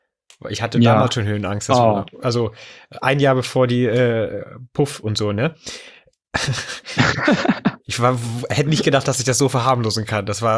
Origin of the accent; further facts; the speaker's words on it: Lower Saxony, Germany; ich bin in der Nähe von Wolfsburg aufgewachsen